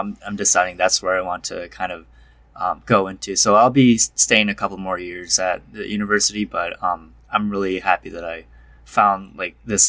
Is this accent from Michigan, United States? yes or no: yes; Rochester, Michigan, United States; also born or lived in California; I'm from Rochester, Michigan. Before that, I lived in California for a while, so I've kind of experienced a lot of different places.